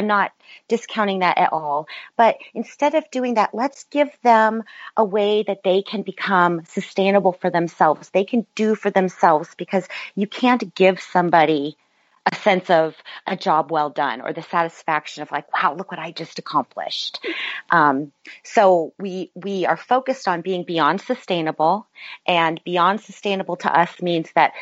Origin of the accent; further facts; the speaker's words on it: Wooster, Ohio, United States; moved away as an adult; now in Los Angeles, United States; I'm a woman from Worcester, Ohio. You know, I I live in Los Angeles now, and I have for over 30 years.